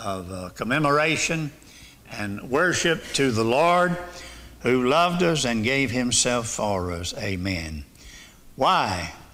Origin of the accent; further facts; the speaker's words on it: the South, United States; born there; I'm glad I was born in the South.